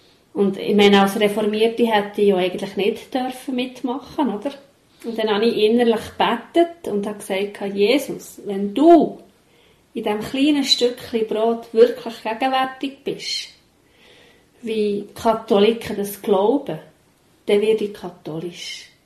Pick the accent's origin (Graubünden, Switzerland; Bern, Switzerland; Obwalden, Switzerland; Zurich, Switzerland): Bern, Switzerland; Also eben, wie man ja gehört, bin ich Bernerin und ich bin auch im Emmental aufgewachsen. Ich bin also auch reformiert aufgewachsen